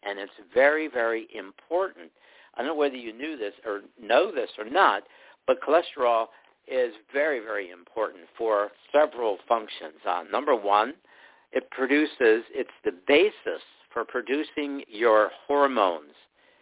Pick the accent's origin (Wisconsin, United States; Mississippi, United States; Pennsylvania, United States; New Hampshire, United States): Pennsylvania, United States; Greensburg; I'm from Greensburg, Pennsylvania.